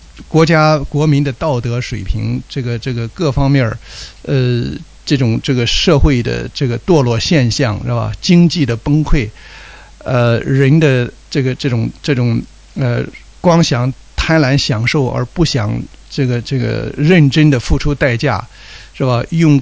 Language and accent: Chinese; China; 作为一个中国人来说